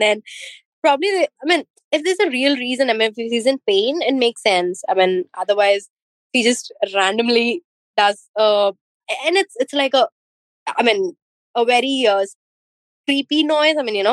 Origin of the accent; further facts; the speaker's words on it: Hyderabad, Telangana, India; I'm from India, Hyderabad.